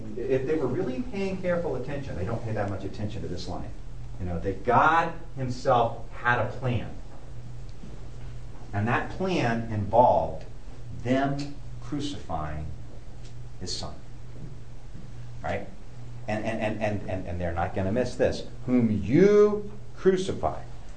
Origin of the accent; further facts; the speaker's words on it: St. Louis, Missouri, United States; I'm from St. Louis.